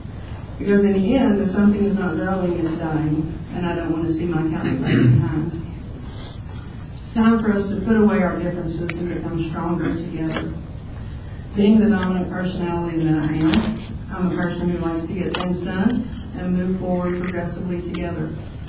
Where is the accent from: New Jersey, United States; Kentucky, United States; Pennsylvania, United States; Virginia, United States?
Kentucky, United States; I'm originally from the Commonwealth of Kentucky. I moved here after finding my husband in Kentucky.